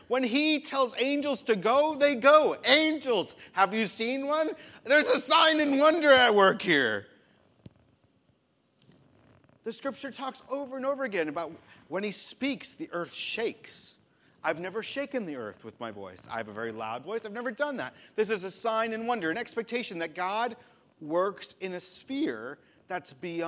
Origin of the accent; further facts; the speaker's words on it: United States; I'm an American. I am hardworking, and I have control over all things, don't I?